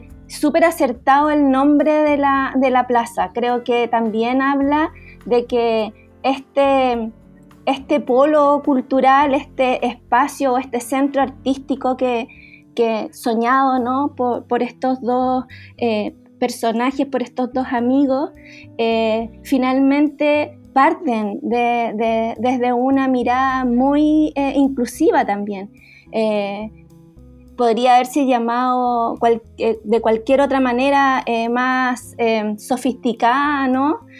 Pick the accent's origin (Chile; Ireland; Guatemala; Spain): Chile; Los Andes, Valparaíso; Yo no soy de Santiago, soy de los Andes y soy más chica